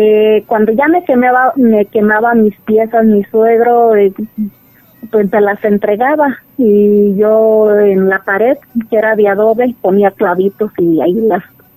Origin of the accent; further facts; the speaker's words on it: Cumburindio, Michoacán, Mexico; now in Tzintzuntzan, Mexico; Vengo de la comunidad de Cumburindio, municipio de Huetamo. Me vine a estudiar enfermería a Morelia.